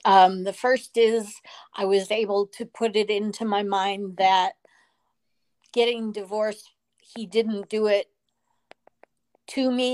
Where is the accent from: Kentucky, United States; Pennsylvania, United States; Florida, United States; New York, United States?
Florida, United States; I'm from Florida and I'm, God willing, moving back there over the next year.